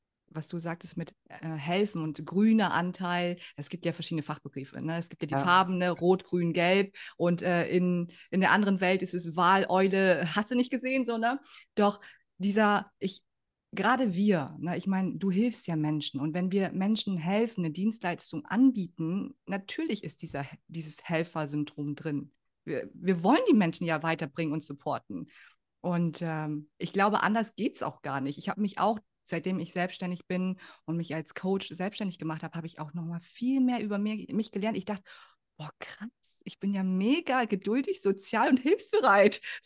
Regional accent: Vietnam; German is a second language; ich keine Deutsche, wie du siehst, so, ne? Döner, nein, Spaß. Ich bin Vietnamese.

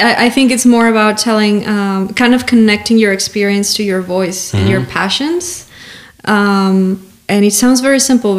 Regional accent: Mexico; I also talk about growing up in Mexico when the cartel was on the rise

